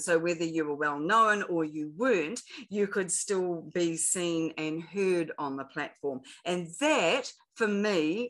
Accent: New Zealand; Well, as you know, I'm a New Zealander. I was born in New Zealand and have lived here all my life.

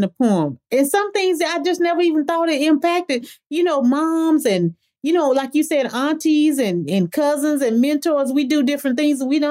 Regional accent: the South, United States; growing up in the South

